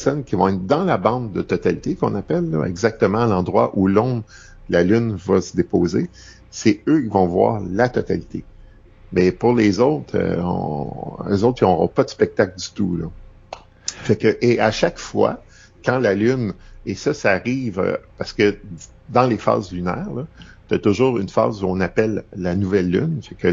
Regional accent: Quebec, Canada; moi je suis originaire de l'Estrie

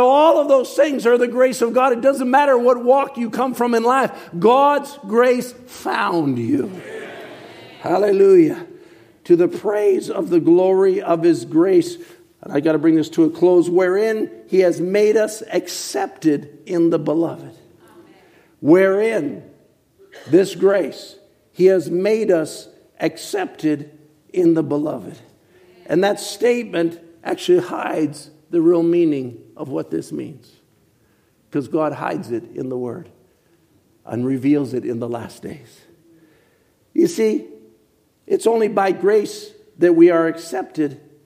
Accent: Richmond, British Columbia, Canada; also born or lived in Vancouver; I was raised in Vancouver. I was raised in Richmond.

